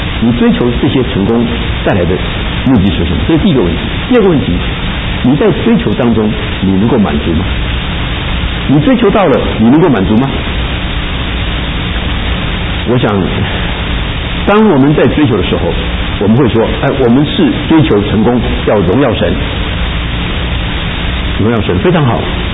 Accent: China; 对我们中国人太不公平了嘛

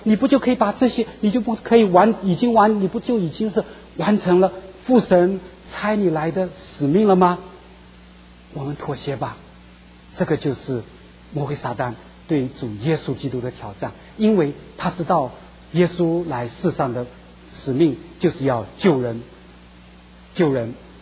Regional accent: China; 他叫我们中国人经常讲什么叫退而不休啊

